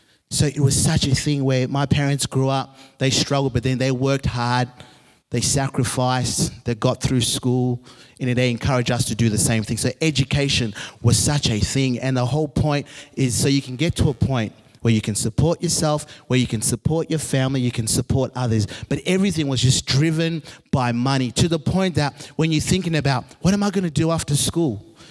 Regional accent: Zimbabwe; moved away as an adult; I'm from Zimbabwe, Southern Africa. I only moved over from Zimbabwe when I was 18, 19, coming over for uni. Grew up in a culture where if you don't have money, you're not going to get very far.

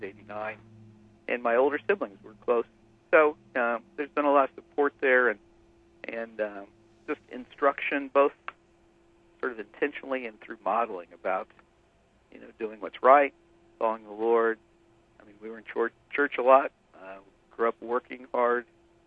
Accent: Lawrence, Kansas, United States; I actually grew up in another part of Kansas, outside of Kansas City, in a city called Lawrence, where the University of Kansas is.

